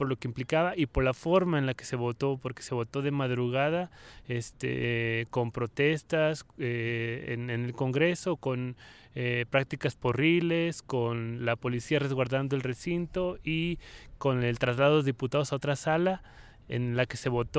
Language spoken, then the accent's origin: Spanish; Mexicali, Baja California, Mexico; también de Mexicali